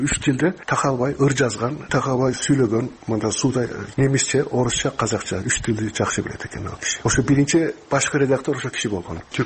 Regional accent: Adana, Turkey; also born or lived in Karachi, Pakistan; 1946 жылы Пакистанда Карачи шаарына төрөлгөнмүн. Анан 1955 жылы Пакистанда Орта Азиядан баргандар, казактар, кыргыздар, өзбектер, кимдер болсо, Түркияга көчө баштап, же Сауд Арабияга, же Түркияга. Ошондо биз Түркияга кеткенбиз.

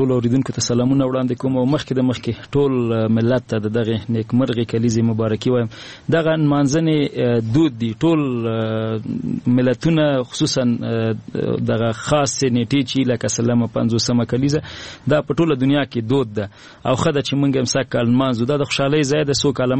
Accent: Nangarhar, Afghanistan; زه د ننګرهار ولایت یم،

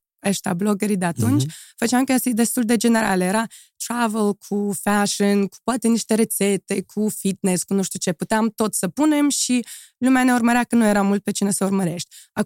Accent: Moldova; Întotdeauna am zis că sunt moldoveancă și atât.

